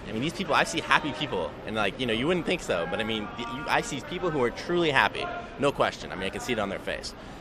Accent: Sunnyvale, California, United States; I'm from Sunnyvale, California.

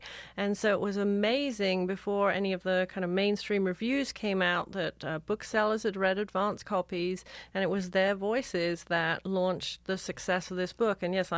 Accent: England, United Kingdom; now in United States; the fact that I have two homes, that I'm very at home in the United States and also very proud of being an English woman.

